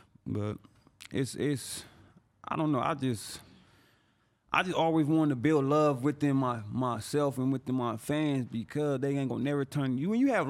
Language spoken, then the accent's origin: English; San Bernardino, California, United States; This time where I've been in Florida, and they already know I'm from California by the way I dress. And they be like, you from L.A.? I'm like, nigga, I'm from San Bernardino.